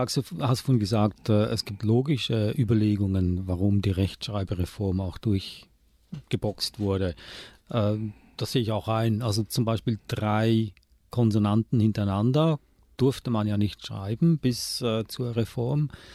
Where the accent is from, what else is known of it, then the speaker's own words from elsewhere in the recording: Switzerland; als Schweizer, wir kennen das scharfe S sowieso nicht.